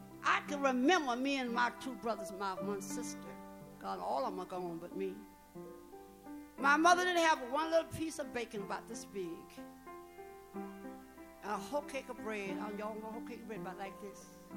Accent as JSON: {"language": "English", "region": "West Virginia", "country": "United States", "tie": "born or raised there", "said": "I'm a coal miner's daughter. I'm a real coal miner's daughter. I was born and raised in West Virginia where nothing but coal mines."}